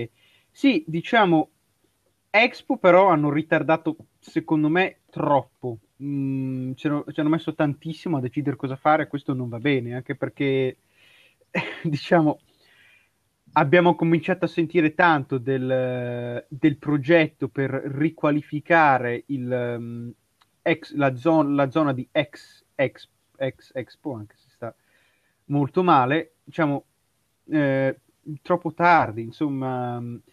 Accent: Milan, Lombardy, Italy; siamo un po' milano-centristi, visto che siamo di Milano, giustamente.

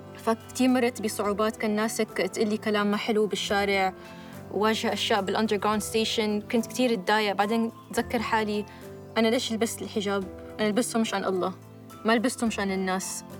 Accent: Saudi Arabia; moved away as an adult; also born or lived in London; انا سوريه، بس انا عشت في السعوديه كل حياتي لحد صار عمري 18 سنه، بعدين انتقلت على لندن مشان اكمل جامعتي هناك

